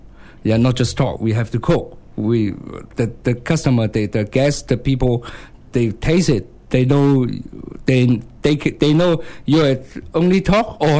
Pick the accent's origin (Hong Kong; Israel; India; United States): Hong Kong; English is a second language; Okay, I'm from Hong Kong, local Hong Kong Chinese.